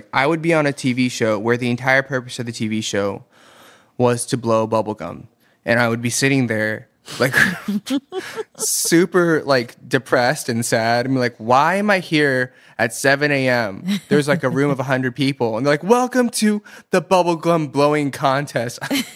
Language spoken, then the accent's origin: English; Atlanta, Georgia, United States; born or raised there